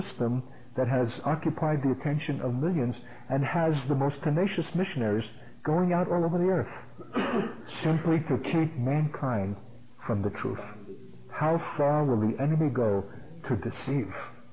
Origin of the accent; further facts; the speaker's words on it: Brooklyn, New York, United States; When we were kids growing up in Brooklyn and playing ball in the streets